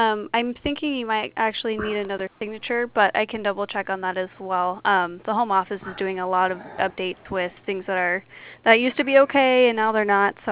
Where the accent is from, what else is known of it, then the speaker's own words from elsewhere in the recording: Texas, United States; also born or lived in San Antonio / Austin / Houston / Crosby; I am originally from Texas, military okay. family, and then moved up here about 10 years ago